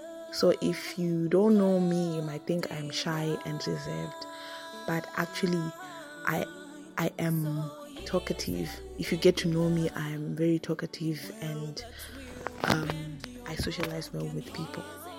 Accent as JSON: {"language": "English", "town": "Kwekwe", "region": "Midlands", "country": "Zimbabwe", "tie": "born or raised there", "lives_now": "Francistown, Botswana", "said": "I'm 28 years old, going on 29. I was born and bred in Kwekwe, Zimbabwe, and currently I am staying in Francistown, Botswana for now."}